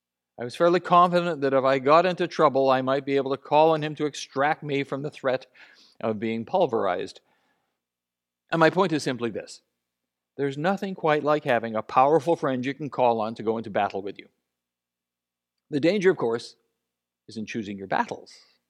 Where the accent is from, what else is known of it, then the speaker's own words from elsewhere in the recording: Canada; doing so as a Canadian sometimes reveals a smugness that frankly isn't rational for those of us living in our own particular glass house